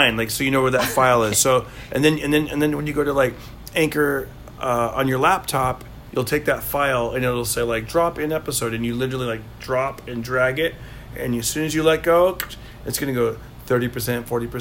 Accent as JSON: {"language": "English", "region": "California", "country": "United States", "said": "I'm from around here, like California. I don't know."}